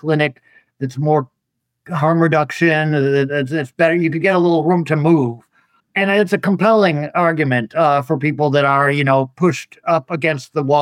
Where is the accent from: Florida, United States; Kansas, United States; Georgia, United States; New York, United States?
Florida, United States; born or raised there